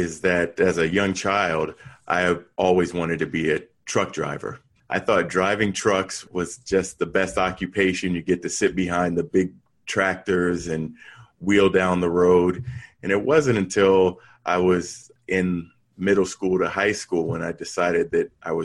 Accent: New Haven, Connecticut, United States; born there; I was born in New Haven, Connecticut.

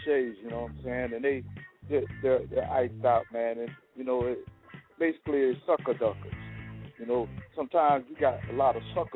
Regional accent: Fort Myers, Florida, United States; now in Tampa, United States; I'm from Fort Myers, Florida, but, you know, I reside in Tampa.

